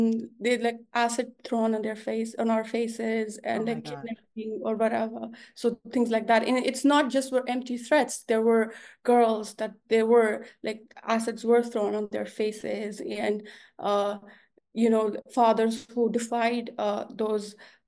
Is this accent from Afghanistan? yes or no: yes; Kandahar, Afghanistan; the Taliban were, it's in Kandahar, my hometown, and Taliban were making its presence back.